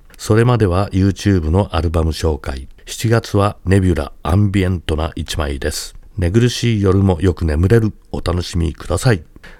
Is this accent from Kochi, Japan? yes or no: no; Tokyo, Japan; あ、地元東京も。